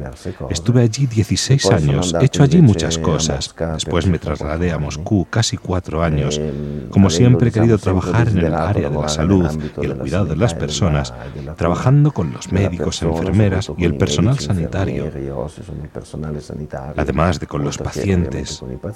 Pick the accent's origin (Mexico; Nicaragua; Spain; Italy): Italy; Salsomaggiore Terme, Emilia-Romagna; Soy de Salsomaggiore Terme Taviano, que se encuentra en la provincia de Parma, en el norte de Italia.